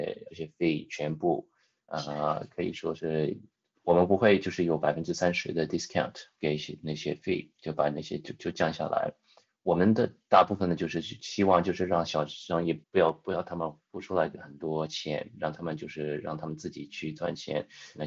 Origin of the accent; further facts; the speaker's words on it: Melbourne, Victoria, Australia; Chinese is a second language; 我也可以说我是这里长大的嘛，所以我中文不是很好，但是也能说到这个已经，拼命的学了。